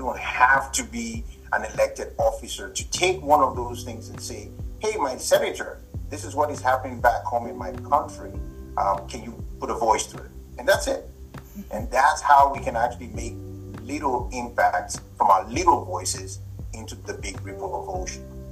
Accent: Nigeria; now in United States; I've been in America for 15 years. I've done this, I've done this as a Nigerian.

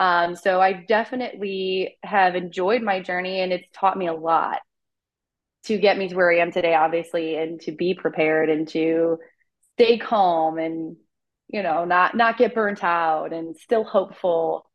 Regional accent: Wadsworth, Ohio, United States; now in Lodi, United States; I live in Lodi. I'm originally from Wadsworth, Ohio, which is like 20 minutes down the road. So I didn't move too far.

